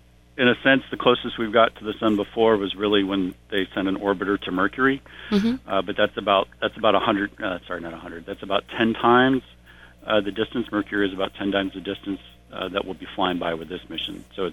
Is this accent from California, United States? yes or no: yes; California, United States; up until I was about 18, I was in Humboldt County. So I grew up on Neyland and went to Freshwater Elementary School.